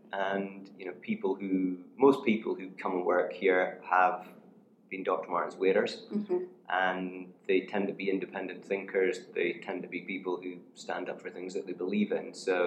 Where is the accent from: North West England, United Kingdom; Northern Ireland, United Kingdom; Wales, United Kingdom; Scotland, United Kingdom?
Scotland, United Kingdom; Aberdeen; I grew up in Aberdeen in the north of Scotland. So I had with my mum and my dad and my older sister. Mm-hmm. Quite relatively humble beginnings. Grew up in a council housing estate